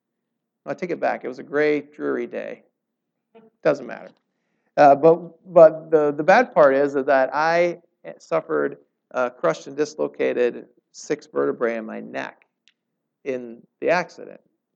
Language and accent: English; Minnesota, United States; But I grew up in Minnesota. Seems like a long ways away, right? And really cold.